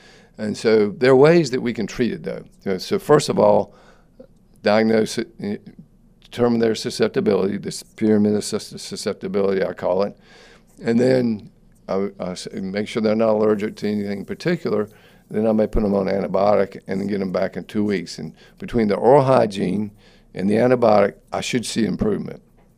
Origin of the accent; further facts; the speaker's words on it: Durham, North Carolina, United States; now in Raleigh, United States; Now, I'm from Durham. We call it pyorrhea over there.